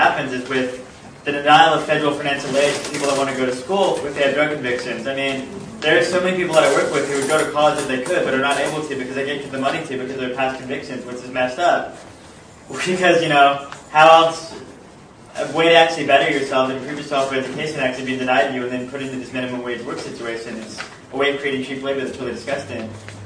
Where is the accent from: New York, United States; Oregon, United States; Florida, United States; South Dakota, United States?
Oregon, United States; Portland; from Portland.